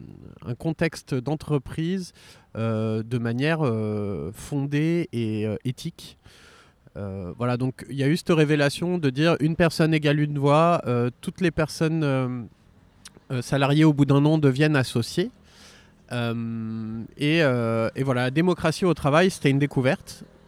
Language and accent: French; Lebanon; moved away as an adult; Moi, je suis arrivé du Liban en 2004-2005 pour finir mes études.